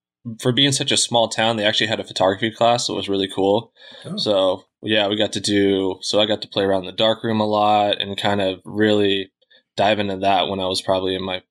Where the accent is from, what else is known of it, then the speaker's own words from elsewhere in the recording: Eureka, Montana, United States; now in Los Angeles, United States; Born and raised in Montana in a small little logging town, kind of in the northwest corner, pretty much right on the Canadian border.